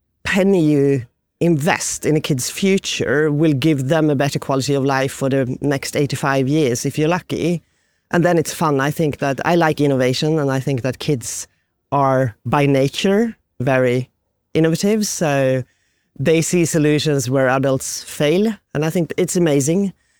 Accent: Sweden; I was born and brought up on the Norwegian border, up in the mountains, actually, of Sweden, a very rural area in a village with 600 inhabitants.

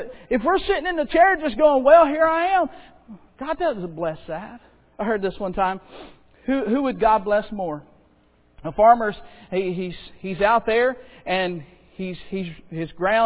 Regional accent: Florida, United States; born or raised there

